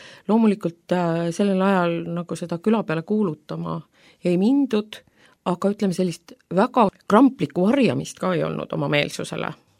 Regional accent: Lääne-Viru County, Estonia; Mina olen pärit Lääne-Virumalt. Ja kõik mu juured ongi päris kindlalt seal Virumaa pinnas. Mõlemate vanemate vanemad elasid seal.

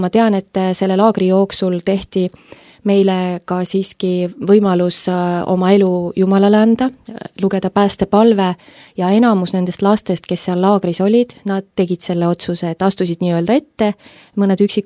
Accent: Narva-Jõesuu, Ida-Viru County, Estonia; olen pärit Narva-Jõesust, Ida-Virumaalt, täitsa sellisest kirdetipust, kus siis Narva-Jõgi ja Läänemeri kokku puutuvad sellisest väikesest, armsast, hubasest, kuurort linnast.

